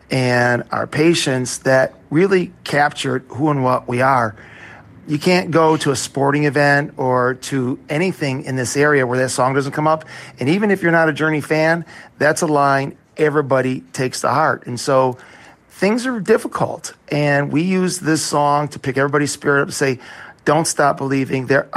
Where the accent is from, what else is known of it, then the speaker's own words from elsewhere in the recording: Detroit, Michigan, United States; Well, I'm actually that person, the city boy born and raised in South Detroit. I grew up in Southwest Detroit